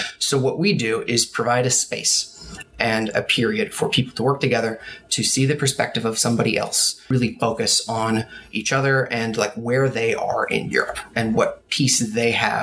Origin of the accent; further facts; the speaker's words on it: Oregon, United States; My path was a little different. I was born and raised in Oregon.